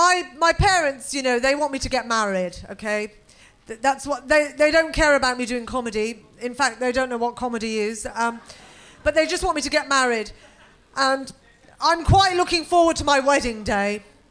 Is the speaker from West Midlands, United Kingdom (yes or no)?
yes; Birmingham, West Midlands, United Kingdom; But the thing is, I'm from Birmingham. Have you heard of Birmingham?